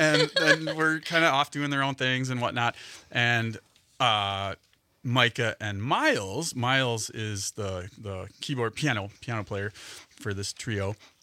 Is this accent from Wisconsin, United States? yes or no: yes; Madison, Wisconsin, United States; So, yeah, I grew up in Madison. I went to UW.